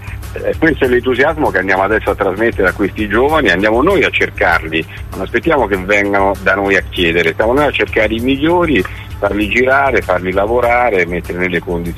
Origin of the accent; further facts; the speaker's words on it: Macerata, Marche, Italy; born there; now in Porto San Giorgio, Italy; Porto San Giorgio, provincia di Fermo, dove ho lo studio legale, dove vivo, ma sono nato a Macerata, gli studi a Macerata, mia moglie a Pollenza, quindi insomma mi divido tra la provincia di Macerata e quella di Fermo